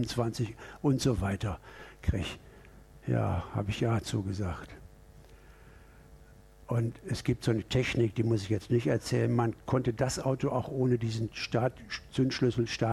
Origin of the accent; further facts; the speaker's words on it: Duisburg, North Rhine-Westphalia, Germany; Ich kam als 14-Jähriger in Duisburg, wo ich groß geworden bin, zurück